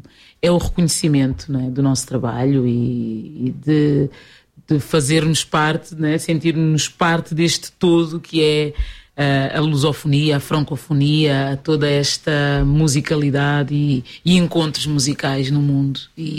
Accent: Lisbon, Portugal; porque é na minha terra natal, Lisboa.

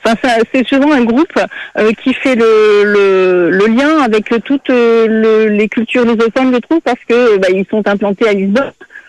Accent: Poitiers, Nouvelle-Aquitaine, France; born there; moi, je suis née à Poitiers, moi, je suis française

